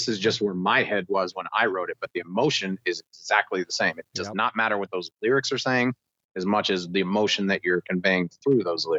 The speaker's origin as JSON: {"language": "English", "region": "Oklahoma", "country": "United States", "tie": "born or raised there", "said": "Midwest boy. I grew up in Panhandle, yeah. Oklahoma, a small farm town."}